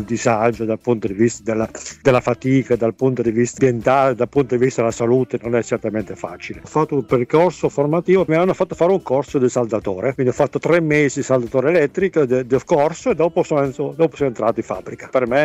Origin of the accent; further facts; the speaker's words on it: San Ferdinando di Puglia, Apulia, Italy; moved away as an adult; per me che venivo praticamente da un paese, io vengo dalla Puglia, San Ferdinando di Puglia. Sono come tanti giovani che si è diplomato al sud, dopo non avendo lavoro si è trasferito al nord.